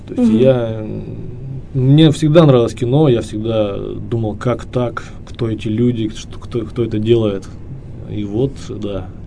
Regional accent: Kurgan, Kurgan Oblast, Russia; он переехал из маленького города, откуда я родом, из Кургана, в Екатеринбург.

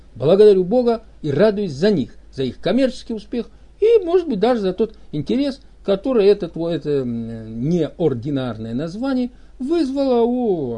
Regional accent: Russia; я рассказал, что я из России

